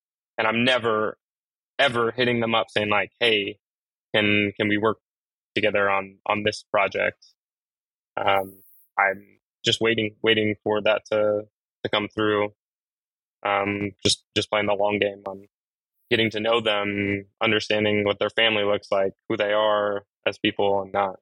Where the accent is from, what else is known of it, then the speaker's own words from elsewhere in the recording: California, United States; I grew up in Southern California. In Southern California, the biggest industry out here, other than the entertainment, Hollywood, is surf skate.